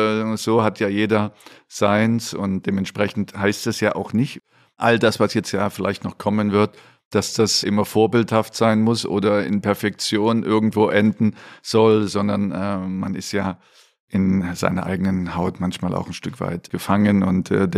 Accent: Dresden, Saxony, Germany; Ich bin heute noch sehr gerne in Dresden und laufe dann alle Ecken ab, wo ich groß geworden bin, in der Wallstraße, dann auf dem Weg zum Stadion und natürlich Richtung Zwinger und Taschenberg.

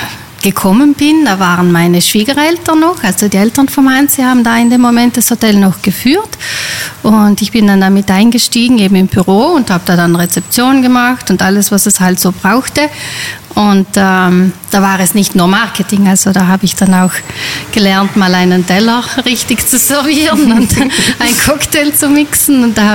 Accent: Trentino-Alto Adige, Italy; Ich komme aus einem Tourismustal. Ich komme aus dem Grödnertal und da wachsen wir eigentlich alle schon von klein auf mit den Saisonen, mit den Gästen rundherum

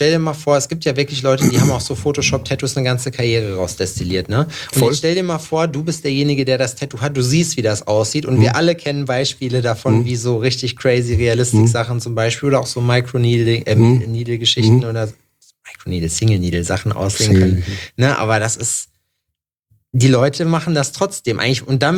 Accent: Jena, Thuringia, Germany; wir haben 100.000 und 110.000 Einwohner, hat Jena, wo ich herkomme, so, und ist halt eine Unistadt

